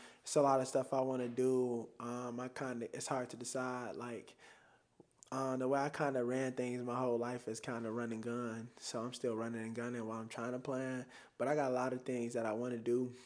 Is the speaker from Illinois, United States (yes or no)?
yes; Chicago, Illinois, United States; because like I still talk like I'm from Chicago. I still got the slang.